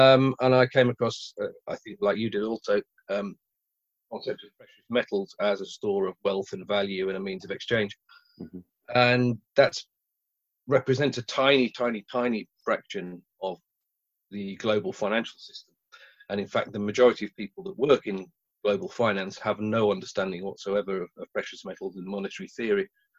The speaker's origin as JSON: {"language": "English", "town": "Lancaster", "region": "North West England", "country": "United Kingdom", "tie": "born or raised there", "said": "I'm from Lancaster in northwest England. Grew up there."}